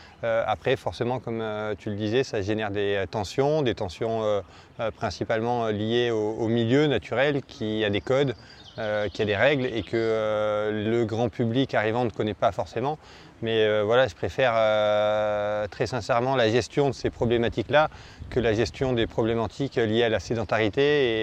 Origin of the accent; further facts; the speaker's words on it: France; Moi, j'ai grandi dans les Pyrénées. Je suis de l'âge de Kylian.